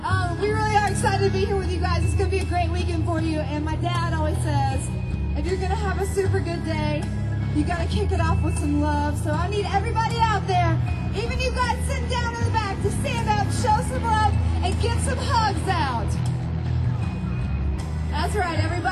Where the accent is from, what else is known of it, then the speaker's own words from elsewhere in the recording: Dallas, Texas, United States; We're from Dallas, Texas. It is 105 degrees there today